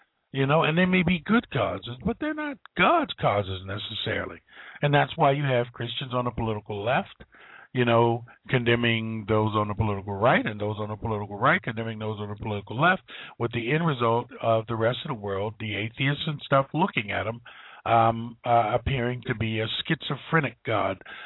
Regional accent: United States; I was born in America. I grew up in America. I am a citizen of America.

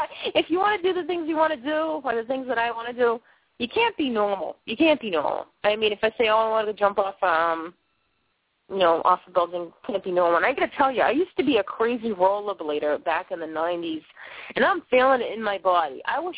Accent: Boston, Massachusetts, United States; accent: Boston; I've lived in and around the inner cities of Boston my whole life. So even out of all my friends, my accent is like the thickest.

